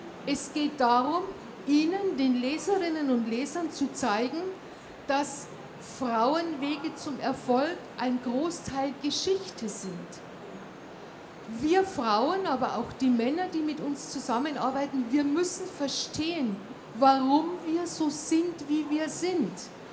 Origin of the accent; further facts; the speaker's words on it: Bavaria, Germany; und ich bin ja eine Bayerin, wir sagen, wenn es dich vom Stangerl haut.